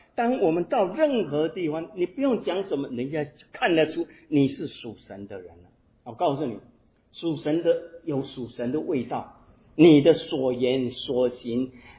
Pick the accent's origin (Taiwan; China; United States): China; 很多我们中国人讲说啊，希望贵人相助